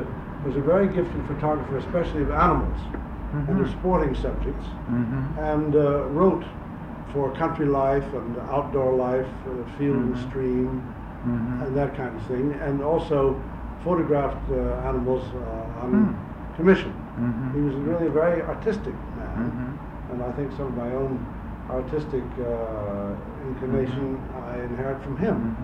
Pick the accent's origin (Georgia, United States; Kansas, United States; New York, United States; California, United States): New York, United States; New York City; also born or lived in Philadelphia; I was born in Philadelphia, more or less by accident. That is in Germantown, where my father was in business for a year or so, having come from New York. And I was brought back to New York as an infant and grew up here.